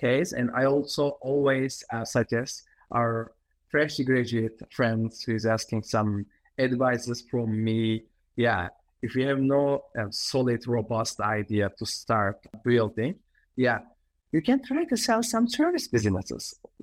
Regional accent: Turkey; Yeah, I was born and raised in Turkey.

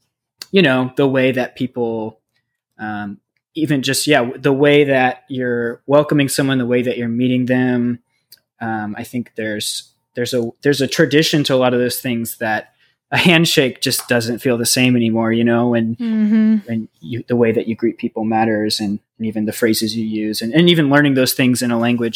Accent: United States; obviously, I'm an American, you know, I love the country that I grew up in.

